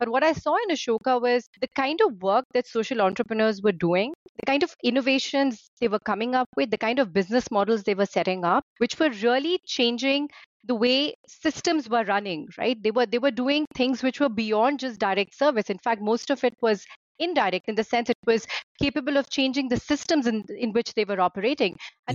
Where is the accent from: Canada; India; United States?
India; I grew up in India. I studied in India. I finished my my MBA in India.